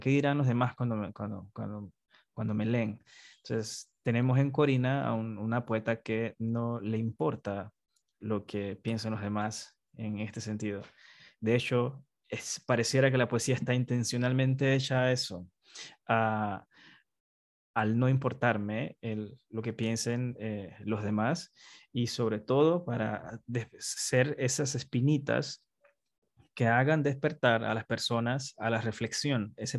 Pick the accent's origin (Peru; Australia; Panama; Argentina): Panama; Como panameño que soy, me he dado cuenta que nuestra poesía está llena de cultura, de diferentes sitios